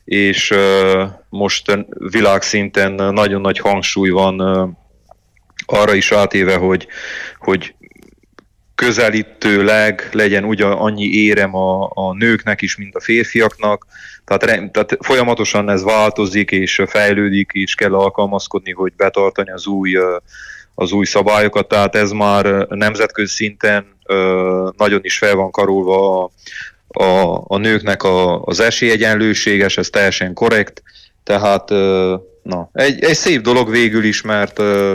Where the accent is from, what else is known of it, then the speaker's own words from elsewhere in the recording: Romania; Azért azt kell tudni, hogy Romániából vagyok.